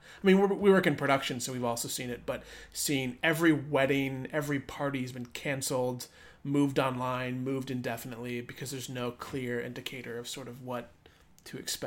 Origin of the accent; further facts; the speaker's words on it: Oklahoma, United States; I come from Oklahoma, so there's sort of a, people get married a lot younger in Oklahoma.